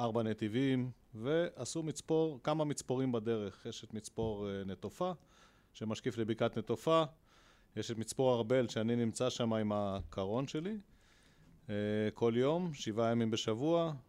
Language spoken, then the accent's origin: Hebrew; Nof HaGalil, Northern District, Israel; אז נולדתי בנצרת עילית, שלאחרונה שינו את שמה לנוף הגליל. אבל אנחנו ילידי נצרת עילית.